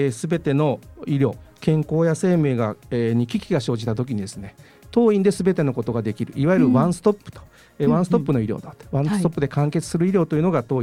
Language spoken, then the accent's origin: Japanese; Hiroshima, Japan; 私は広島市中区の出身で、ずっと広島に住んでてる生粋の広島っ子で